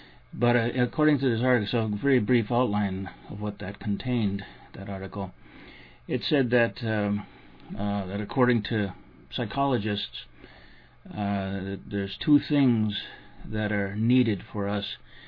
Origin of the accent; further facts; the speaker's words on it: Duluth, Minnesota, United States; I grew up with this. I grew up in Duluth, Minnesota, where we often could see the Northern Lights